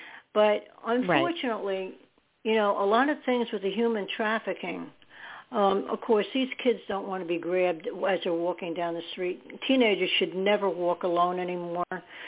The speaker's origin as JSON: {"language": "English", "town": "New York City", "region": "New York", "country": "United States", "said": "I'm from New York, so I know all the city."}